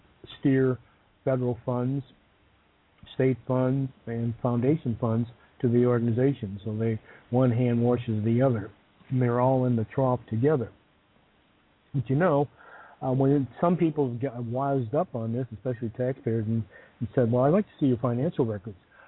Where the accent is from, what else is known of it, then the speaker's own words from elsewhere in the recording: Illinois, United States; a famous case which I'm familiar with because I grew up in Cook County, Illinois.